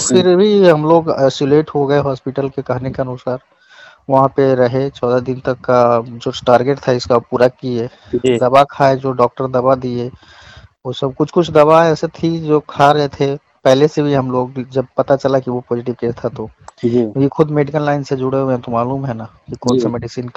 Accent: Nagarnausa, Bihar, India; मैं अभी नगरनौसा, नालंदा जिला का नगरनौसा एक ब्लॉक है, वहीं का रहने वाला हूँ।

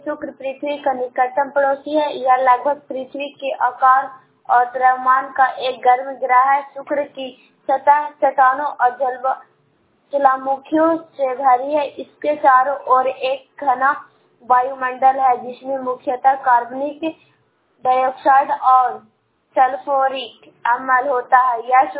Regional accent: Kochida, Bihar, India; कोचीड़ा के रहने वाली हूँ, नालंदा जिला से बोल रही हूँ।

